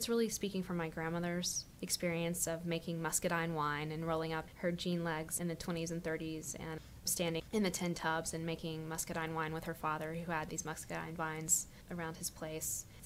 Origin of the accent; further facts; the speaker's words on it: the South, United States; now in San Francisco, United States; I get asked a lot where my accent went. And, you know, there's this performativity to being Southern